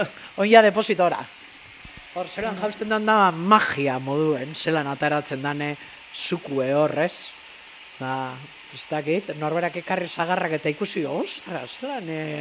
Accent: Basque Country, Spain; Ni Bizkaia jarran azalduztik gue, eta bizinaz hemen, pues, oin dala, 12 urte.

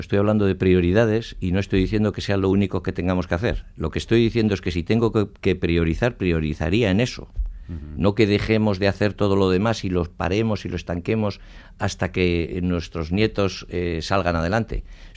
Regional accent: Basque Country, Spain; con los 2 millones que somos de vascos, 2.200.000

